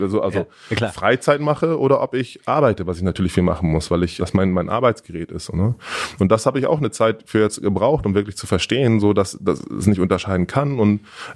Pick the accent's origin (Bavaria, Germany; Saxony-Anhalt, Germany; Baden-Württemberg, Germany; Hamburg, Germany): Hamburg, Germany; born there; Ich bin hier geboren, ich bin in Wilhelmsburg geboren, also in Hamburg geboren